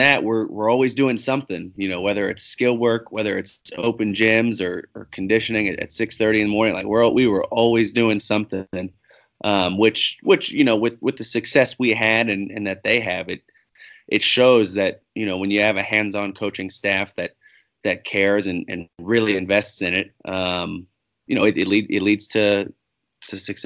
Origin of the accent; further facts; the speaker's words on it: Kentucky, United States; I grew up in Northern Kentucky, played on Shining Stars, an AAU team based out of Cincinnati.